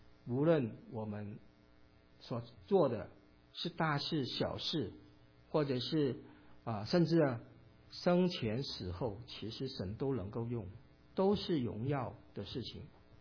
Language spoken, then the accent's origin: Chinese; Hong Kong; born there; 因为其实我在香港出生，但是我从来没进过九龙城